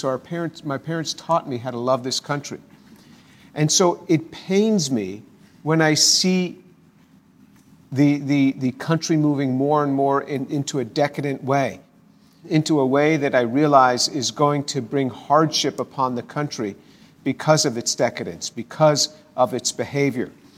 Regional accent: New York, United States; I've grown up. I was born in New York. I spent my whole life in the United States. And I love this country.

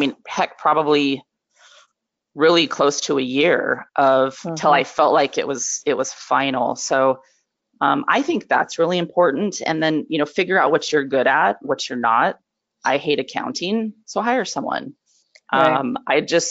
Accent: Washington, United States; also born or lived in North Carolina; from 2016 up until I moved away from North Carolina just 6 months ago and am living now back in my home state of Washington

